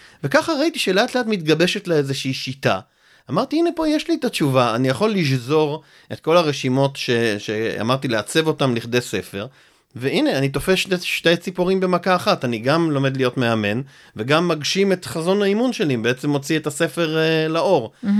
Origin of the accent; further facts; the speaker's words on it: Tel Aviv, Tel Aviv District, Israel; born there; now in Jerusalem, Israel; אבל נולדתי בתל אביב.